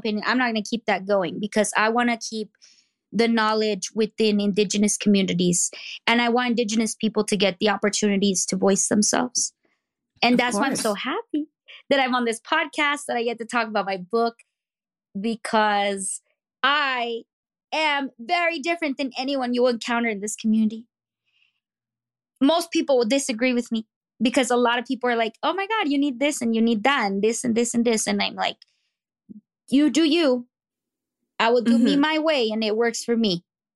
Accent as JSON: {"language": "English", "country": "United States", "said": "I'm a Chicana, you know, not even a Mexican-American. I mean, is that what I am technically? Yeah, I'm an American citizen and I am of Mexican descent, but I'm very, very particular of my labels."}